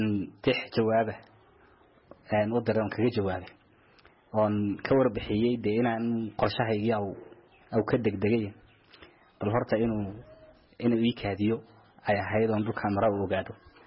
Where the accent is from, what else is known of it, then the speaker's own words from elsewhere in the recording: Djibouti; now in Borama, Somalia; anagu kulley waxaan ka imid dalka Jamhuuriyadda Djibouti